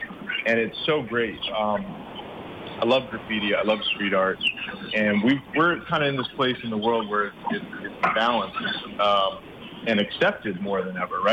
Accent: Brooklyn, New York, United States; I grew up in Brooklyn, yep.

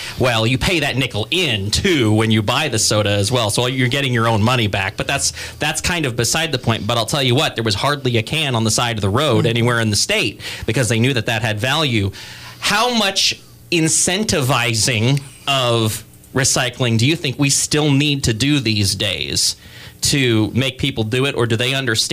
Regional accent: Iowa, United States; I grew up in Iowa, and we had a can and bottle bill back in the 70s.

